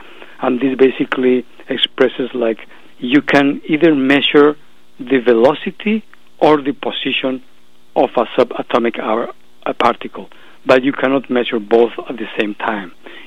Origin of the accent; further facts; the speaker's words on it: Bolivia; English is a second language; with the cultural revolution taking place in my home country, Bolivia